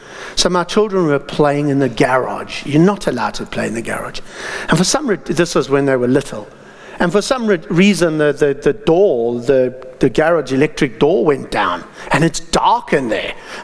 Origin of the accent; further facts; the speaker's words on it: South Africa; sorry, I'm South African, from inland